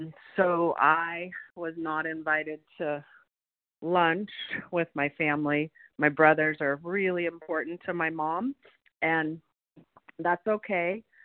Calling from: California, United States; I'm calling from Northern California.

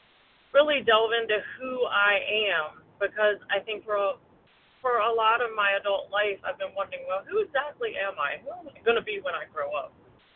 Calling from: Virginia, United States; from Virginia.

